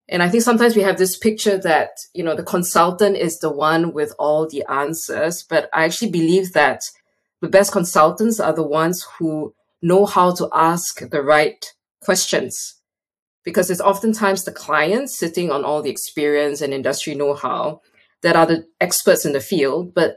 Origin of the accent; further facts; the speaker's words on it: Singapore; I come from Singapore. I'm a proud Singaporean up to today.